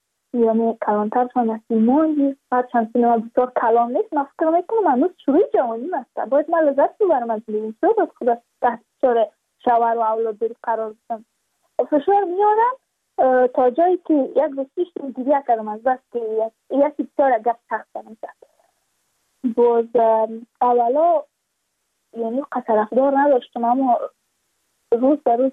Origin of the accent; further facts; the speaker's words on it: Badakhshan, Afghanistan; چون ما از بدخشان هستیم